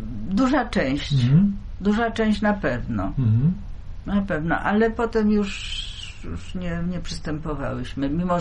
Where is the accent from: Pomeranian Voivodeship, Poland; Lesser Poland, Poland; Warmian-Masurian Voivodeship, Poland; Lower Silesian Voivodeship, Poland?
Lower Silesian Voivodeship, Poland; Wrocław; Żeby pokazać, że ja z Wrocławia.